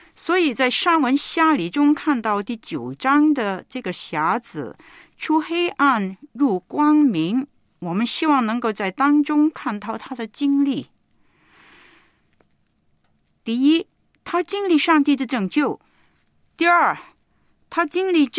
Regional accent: China; 我们中国人也知道，所谓有眼无珠

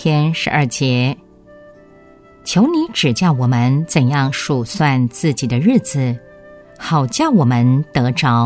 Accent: China; 我们中国人常说人定胜天，双手万能，又或者说我们是万物之灵啊。

